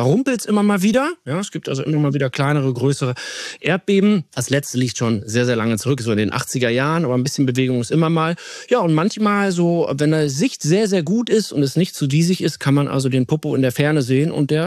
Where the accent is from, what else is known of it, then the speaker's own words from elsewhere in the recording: Wilhelmshaven, Lower Saxony, Germany; also born or lived in Essen; now in Berlin, Germany; ich bin Berliner, Berlin-Köpenick, nicht ursprünglich, komme aus dem Ruhrgebiet in Essen geboren, dann aber an der Nordseeküste in Wilhelmshaven aufgewachsen, viel gesegelt, viel Gitarre gespielt und dann irgendwann Wahl-Berliner geworden.